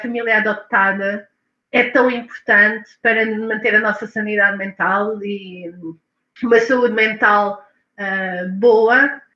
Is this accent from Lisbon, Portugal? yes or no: yes; Lisbon, Portugal; now in Norway; Eu sou de Lisboa e, para mim, o contacto com o mar sempre foi muito presente. E eu estou no meio das montanhas, no interior da Noruega, junto à fronteira com a Suécia